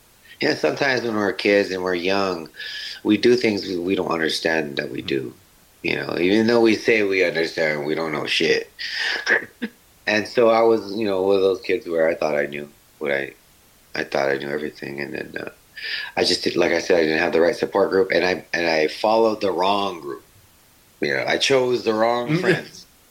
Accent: Hawaii, United States; Like, after you live in other places, Hawaii is, man, it's so golden.

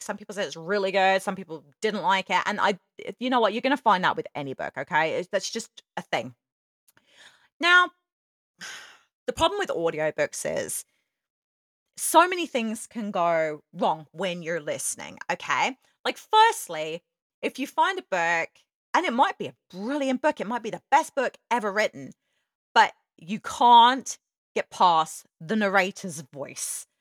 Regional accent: England, United Kingdom; because being English, like, we talk really fast.

